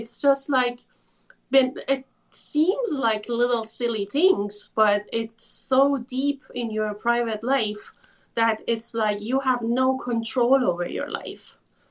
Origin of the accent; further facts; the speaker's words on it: Iran; I was born and raised in Iran. I was almost 7 years old, a little girl, didn't understand what was happening, but the revolution happened.